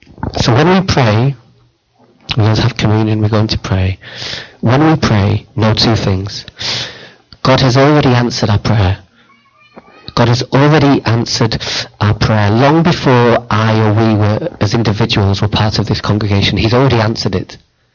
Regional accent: North West England, United Kingdom; when we grew up in Lancashire, people did coal mining and cotton Mills. That's what. That's part of my history and my heritage.

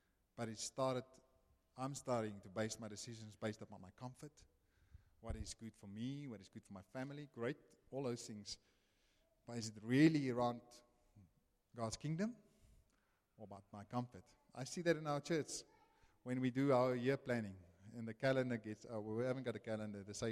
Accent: Namibia; We come from Namibia, so we think.

